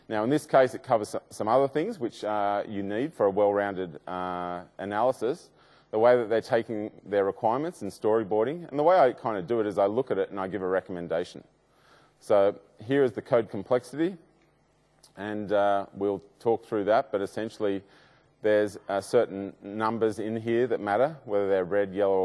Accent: Sydney, New South Wales, Australia; I'm from Sydney.

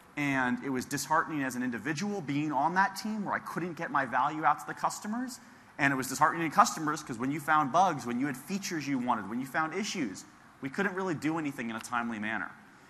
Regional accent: Miami, Florida, United States; now in Seattle, United States; I'm from Miami, Florida, originally. I came to Microsoft right out of college, and I've been there 12 years.

